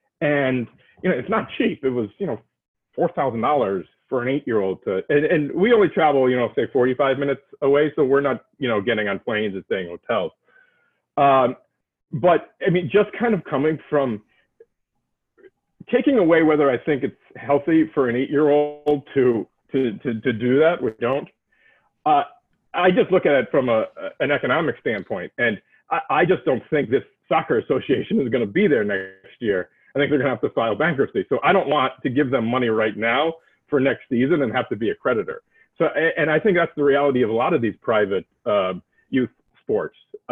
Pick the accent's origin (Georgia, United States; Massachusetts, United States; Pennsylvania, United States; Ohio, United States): Massachusetts, United States; You know, I'm from Massachusetts